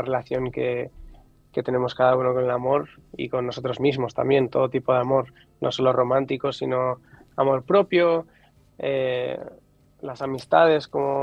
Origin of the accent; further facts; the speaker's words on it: Barcelona, Catalonia, Spain; also born or lived in United States; yo nací en Estados Unidos, mi padre y mi madre son de ahí, entonces crecí en una casa bilingüe porque se mudaron a Barcelona cuando yo era pequeño. Entonces yo tengo este pupurri particular de culturas, ¿no? Tanto americana, española, catalana